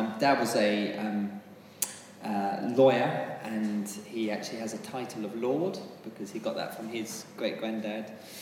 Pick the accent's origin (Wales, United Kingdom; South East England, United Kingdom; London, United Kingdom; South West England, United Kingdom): London, United Kingdom; I was brought up in central London, so my parents lived just by the Imperial War Museum.